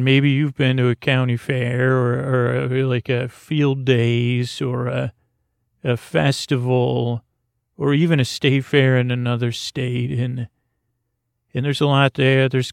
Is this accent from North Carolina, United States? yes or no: no; Syracuse, New York, United States; I grew up in Syracuse, New York, home of the Great New York State Fair, which I guess is the official title.